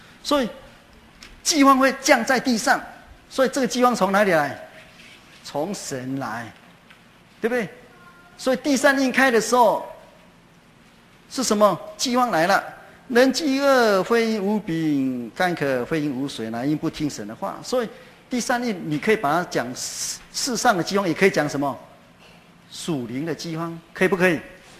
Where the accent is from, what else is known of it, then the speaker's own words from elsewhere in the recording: China; 那我们中国人叫忍嘛，哈。